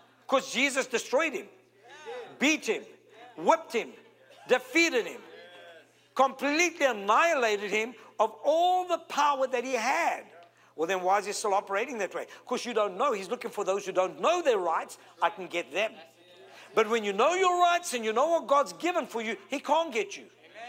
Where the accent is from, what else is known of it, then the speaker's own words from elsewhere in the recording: South Africa; I'm from South Africa. I've been in the Kruger National Park and other parks.